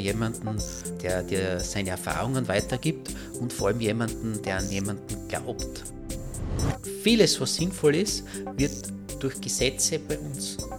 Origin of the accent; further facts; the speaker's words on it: Köflach, Styria, Austria; born there; Ich bin sogar im Möbelhaus in Köflach geboren